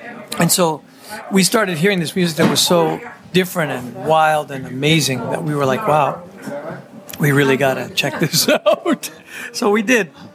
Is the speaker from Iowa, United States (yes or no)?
no; New York City, New York, United States; growing up in East Flatbush, in a very, with a lot of family around, Italian-American kind of cultural existence in that borough